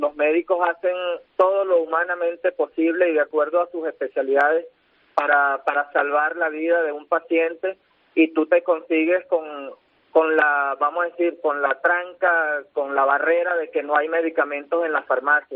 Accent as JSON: {"language": "Spanish", "country": "Venezuela", "said": "yo como ciudadano venezolano, pues, y que he vivido, yo tengo 51 años"}